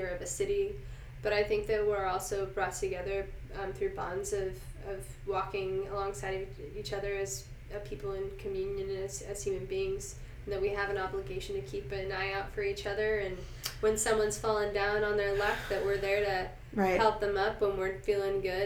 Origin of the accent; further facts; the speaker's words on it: Salt Lake City, Utah, United States; I grew up in Salt Lake City, Utah, where, you know, we have one of the highest youth suicide rates in America.